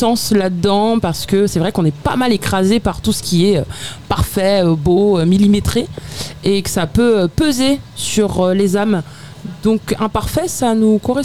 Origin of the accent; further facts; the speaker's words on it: Strasbourg, Grand Est, France; now in Longjumeau, France; Pas du tout, moi je suis strasbourgeoise